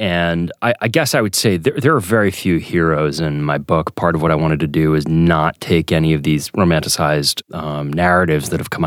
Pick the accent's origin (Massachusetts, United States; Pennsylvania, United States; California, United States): Massachusetts, United States; Boston; my father's family came over from Ireland in the 19th century, but I grew up in Boston in a fairly Irish-American area.